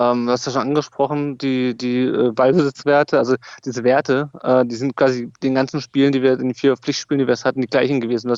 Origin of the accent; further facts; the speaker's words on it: Kassel, Hesse, Germany; born there; now in Darmstadt, Germany; ich bin eigentlich gebürtig aus Nordhessen, aus Kassel. Lebe auch jetzt nicht in Stuttgart, sondern in Darmstadt